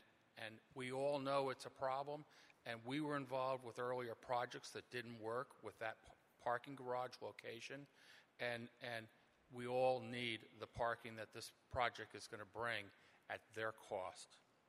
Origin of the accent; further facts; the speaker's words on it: Kingston, New York, United States; I live at 75 Bergerman Street. I was born and raised in Kingston.